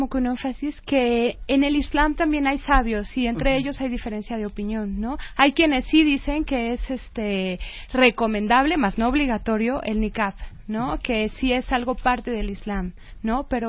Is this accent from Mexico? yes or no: yes; Mexico; soy una musulmana como cualquier otra persona que uh-huh. vive de la misma manera. Soy una mexicana